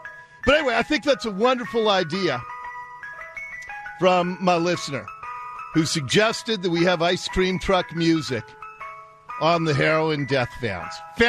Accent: Seattle, Washington, United States; when I was a little kid growing up in Ballard

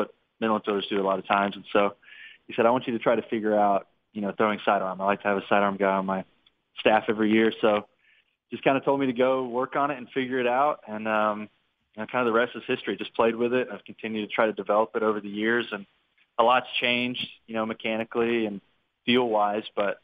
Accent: Tennessee, United States; No, I grew out in the country. I grew up about an hour outside of the closest, what we would call major city, which is Chattanooga.

